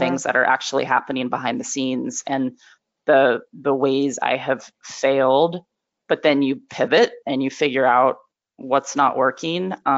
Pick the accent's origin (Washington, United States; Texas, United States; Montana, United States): Washington, United States; also born or lived in North Carolina; from 2016 up until I moved away from North Carolina just 6 months ago and am living now back in my home state of Washington